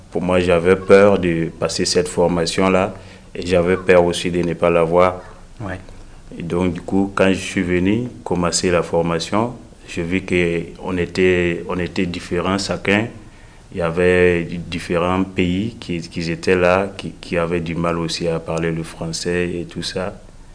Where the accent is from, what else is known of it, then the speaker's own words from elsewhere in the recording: Burkina Faso; j'ai 30 ans, je suis burkinabé.